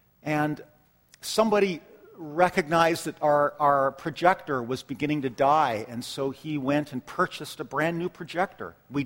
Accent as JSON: {"language": "English", "town": "Calgary", "region": "Alberta", "country": "Canada", "tie": "born or raised there", "said": "Calgary's where we're from, and fellow pastors and professors and friends that I grew up with in Calgary."}